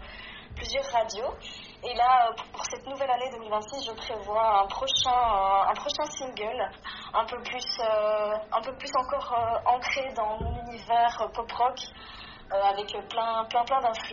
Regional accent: Liège, Wallonia, Belgium; donc je suis une auteure, compositrice, interprète et je viens de Liège.

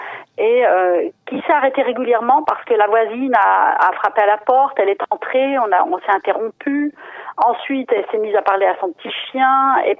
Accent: Pays de la Loire, France; J'ai commencé chez moi, en Vendée

